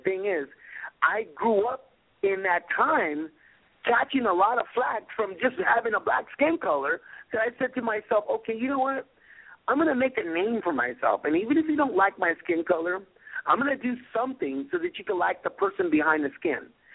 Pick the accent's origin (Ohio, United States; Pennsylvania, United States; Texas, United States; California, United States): California, United States; Los Angeles; Growing up in California in the South Bay of Los Angeles, which is by the ocean, in San Pedro, okay, it's just kind of like laborers, longshoremen. It's a very small town, but the people got a lot of heart.